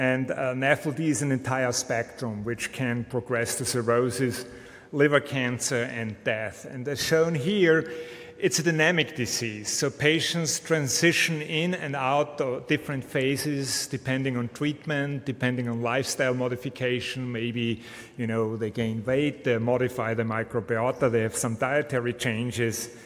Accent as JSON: {"language": "English", "region": "Vienna", "country": "Austria", "tie": "born or raised there", "said": "here at the Medical University of Vienna. So welcome to my hometown"}